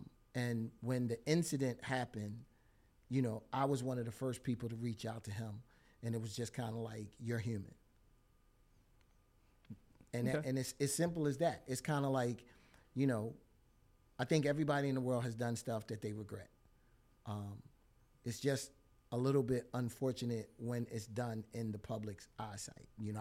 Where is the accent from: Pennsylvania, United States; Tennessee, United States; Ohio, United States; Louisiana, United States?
Pennsylvania, United States; Philadelphia; I consider myself a real true Philadelphian. I was born and raised in West Philly.